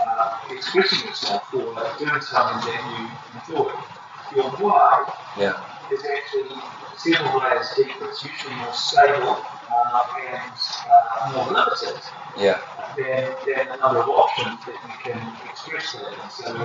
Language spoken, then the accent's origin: English; New Zealand; moved away as an adult; now in United Kingdom; I'm Kiwi originally, although I've been in the UK for 22 years.